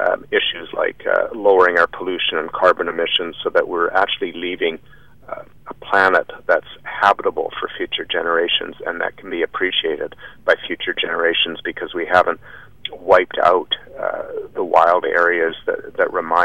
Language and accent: English; Vancouver, British Columbia, Canada; like many British Columbians and an increasing number of British Columbians, I grew up in an urban area. I grew up in Vancouver